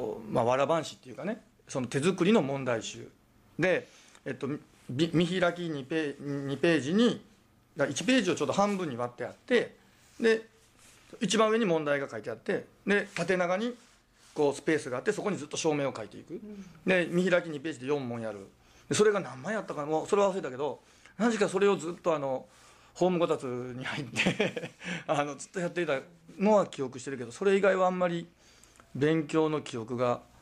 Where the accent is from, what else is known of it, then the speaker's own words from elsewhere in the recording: Nara, Japan; 奈良の出身 で奈良県には私立高校はそんなにないので大阪の私立高校を受けたんですね